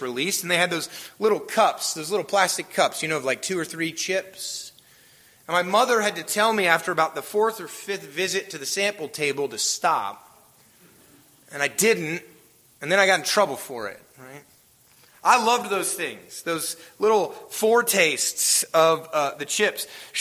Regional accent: the South, United States; Many of you know that my wife and I moved here from Pittsburgh, Pennsylvania. But what I hope you also know is that we didn't grow up there. Both of us grew up in the South.

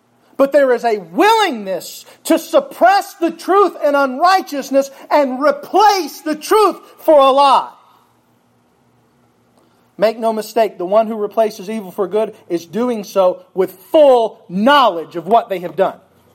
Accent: the South, United States; I'm from the South, and I love sweet tea.

